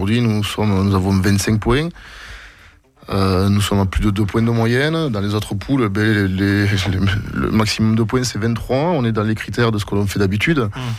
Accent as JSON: {"language": "French", "region": "Occitanie", "country": "France", "said": "Mais j'en avais assez de bouger, donc je suis originaire du Gaillacois."}